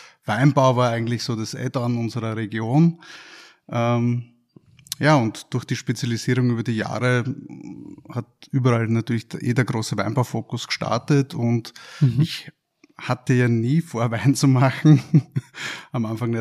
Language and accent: German; Ziersdorf, Lower Austria, Austria; ist schon angekündigt. Ich komme aus dem Weinviertel. Das Weinviertel ist bekanntlich riesengroß.